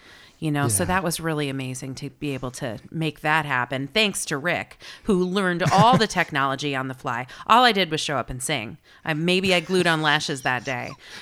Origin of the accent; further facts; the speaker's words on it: New York, United States; now in Los Angeles, United States; I am in Los Angeles. That's where I live now. I'm from New York. Most people still think I live there, but I have lived in LA for 5 years now.